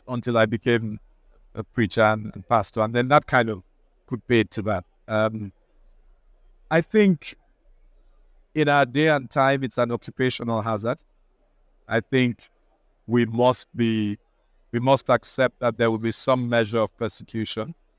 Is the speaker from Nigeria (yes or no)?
yes; Nigeria; now in United Kingdom; because I'm also Nigerian, African, you know, and there, you know, poverty stares you in the face.